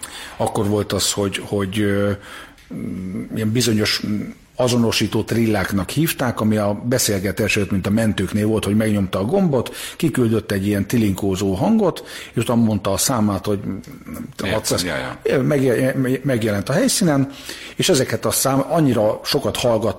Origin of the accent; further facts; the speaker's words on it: Hungary; írtam, hogy Magyarországról vagyok